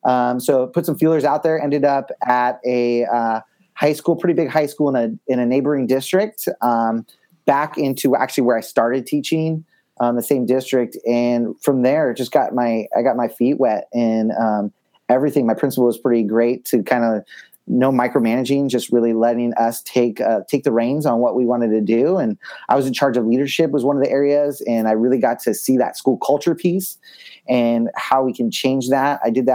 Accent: San Diego, California, United States; I grew up in San Diego, and I'm actually the second oldest of eight kids.

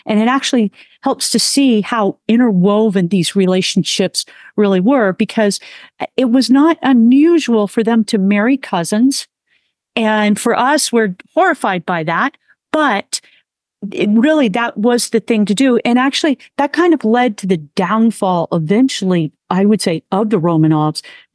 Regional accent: Alabama, United States; I'm a girl from Alabama.

